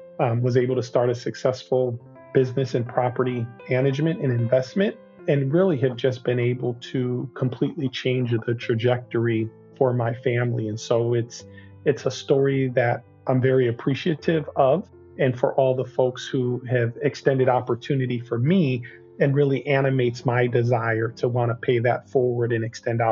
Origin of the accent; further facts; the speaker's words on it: Milwaukee, Wisconsin, United States; born there; I was born in Milwaukee, Wisconsin, a great city.